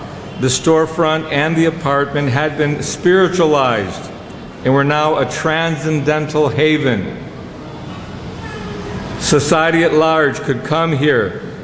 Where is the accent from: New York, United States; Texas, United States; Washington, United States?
New York, United States; Buffalo; I remember I was growing up in Buffalo, New York, which was more central.